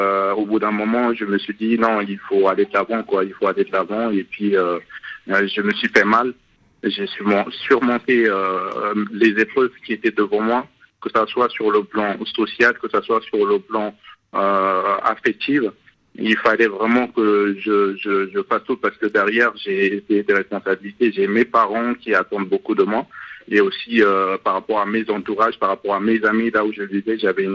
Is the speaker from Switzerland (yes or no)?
no; Central African Republic; now in Paris, France; Je suis originaire en fait de la Centrafrique, donc je suis venu en France suite au conflit en fait qui se déroulait dans mon pays. Donc en 2005, je suis arrivé